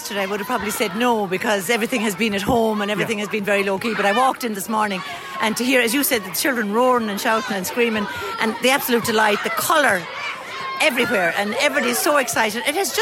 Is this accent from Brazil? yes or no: no; Munster, Ireland; people say, as you, we're obviously from Kerry, but I mean, most people gather for weddings and funerals.